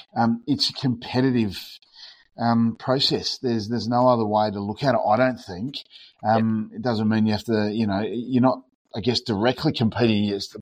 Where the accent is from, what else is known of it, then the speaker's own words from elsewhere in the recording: South Australia, Australia; also born or lived in United Kingdom; I was born and bred in South Australia long, long time ago.